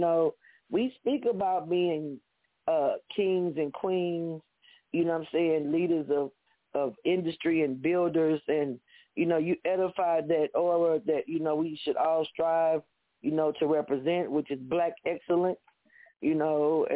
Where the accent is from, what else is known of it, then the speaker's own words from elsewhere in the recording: Guinea-Bissau; And I'm going to say Guinea-Bissau, because I'm from Guinea-Bissau